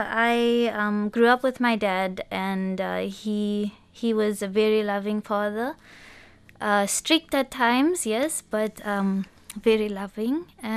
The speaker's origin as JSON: {"language": "English", "country": "Botswana", "second_language": "English", "moved": "as an adult", "lives_now": "Oman", "said": "when I say I'm from Botswana, they say, where is Botswana?"}